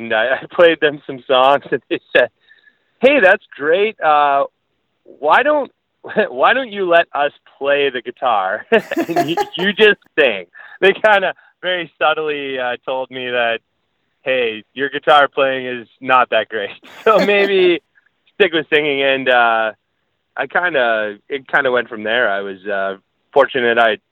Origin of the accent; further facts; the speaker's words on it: Delisle, Saskatchewan, Canada; I also remember I grew up in Delisle, Saskatchewan